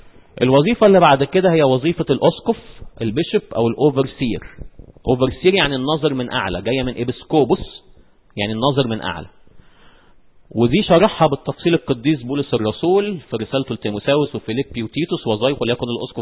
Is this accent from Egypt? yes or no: yes; Egypt; فاحنا عندنا في مصر البابا هو البطرك